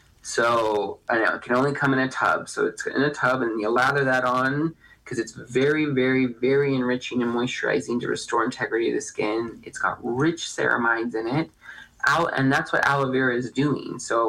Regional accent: California, United States; I think, once again, I said I'm from California. Disneyland has so many trees

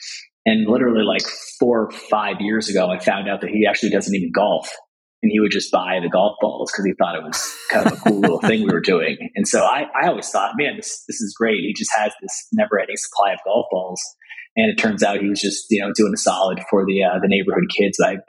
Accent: Connecticut, United States; So Jory and I went to high school together in Connecticut, about an hour or so from New York City. And I grew up in a town, a few towns over from where we went to high school.

